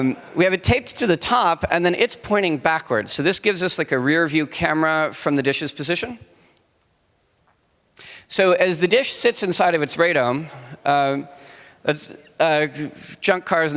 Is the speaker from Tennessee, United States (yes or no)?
yes; Tennessee, United States; and while I love my hometown, and you know, I'm very proud of being Tennessean